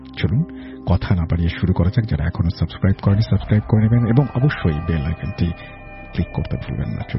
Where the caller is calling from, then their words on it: Dhaka, Dhaka Division, Bangladesh; ঢাকা মোহাম্মদপুর থেকে লিখছি।